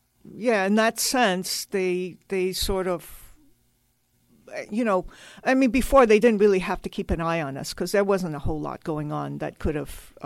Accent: Hong Kong; now in United States; me and my mother growing up in Hong Kong, making the transition to the States, going to school here. Moving to San Francisco with my boyfriend

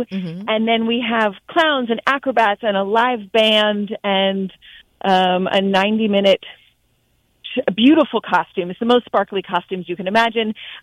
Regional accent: San Francisco, California, United States; So I grew up in San Francisco. I grew up going to the Pickle Family Circus.

